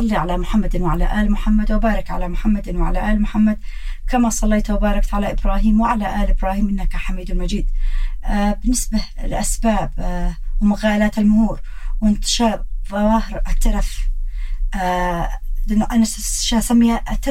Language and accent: Arabic; Yemen; accent: Yemeni; بمصطلحنا أو بلهجتنا احنا اليمنية